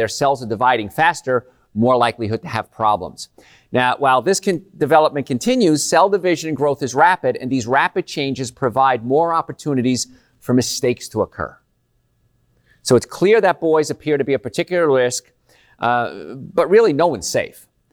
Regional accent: Louisiana, United States; But we grew up in Cancer Alley because the cancer rates are just outrageously high.

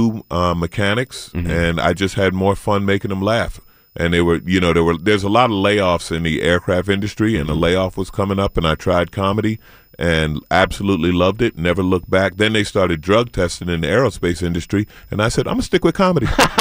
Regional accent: Queens, New York, United States; In Queens. I grew up in St. Albans. I didn't know I grew up in the hood until … mentioned it in a song.

